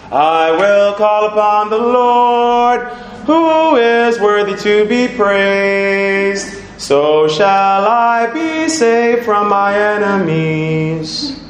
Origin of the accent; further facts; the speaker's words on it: Jamaica; accent: Jamaican; That's my little Jamaican accent coming right there.